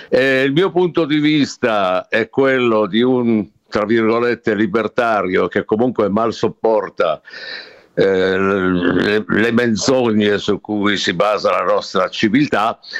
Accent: Como, Lombardy, Italy; Io sono nativo di Como, però con doppia cittadinanza, quindi sono anche svizzero.

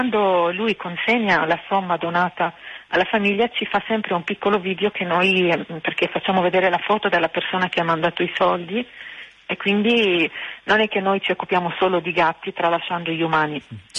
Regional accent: Lebanon; born there; first language Arabic; Italian is a second language; essendo io nata in Libano. Quindi sono madrelingua arabo come lui.

